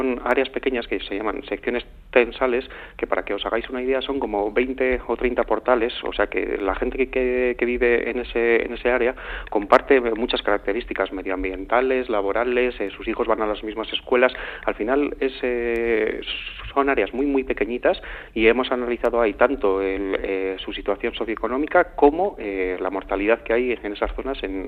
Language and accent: Spanish; Vitoria-Gasteiz, Basque Country, Spain; Yo soy de Vitoria